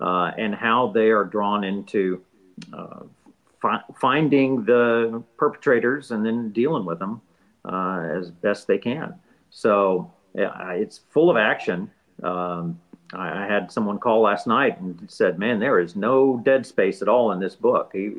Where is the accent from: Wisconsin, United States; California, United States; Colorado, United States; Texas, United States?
Texas, United States; You know, like any good Texan, as you can tell, I'm from Texas.